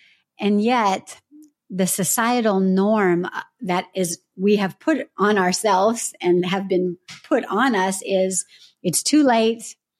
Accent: California, United States; I'm from California.

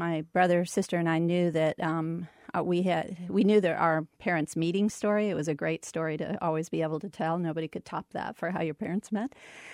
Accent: Florida, United States; and I ended up growing up in Brevard County, where my father was a family doc.

